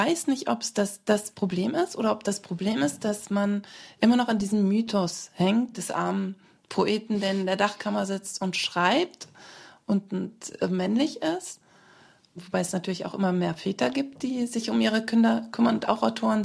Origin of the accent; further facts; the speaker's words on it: North Rhine-Westphalia, Germany; Robin Hood zu sein, war eines der größten Abenteuer meiner Kindheit in Südwestfalen.